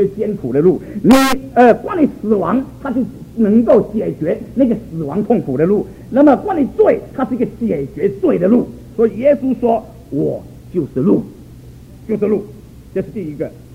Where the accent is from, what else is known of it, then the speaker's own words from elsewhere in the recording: Jinjiang, Fujian, China; 在我们家乡晋江要还局的时候